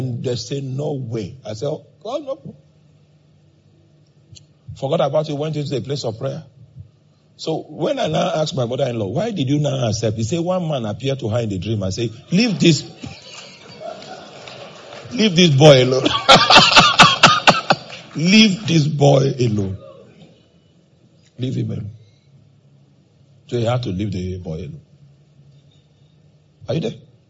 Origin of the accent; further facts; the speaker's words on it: Makurdi, Benue, Nigeria; And I was born in Makodi. I grew up here, so I know this town back to back.